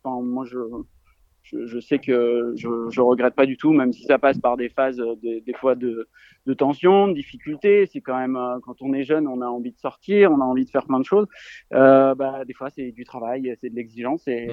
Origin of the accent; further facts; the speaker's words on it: Lille, Hauts-de-France, France; Moi, je viens du Nord, hein, je viens de Lille.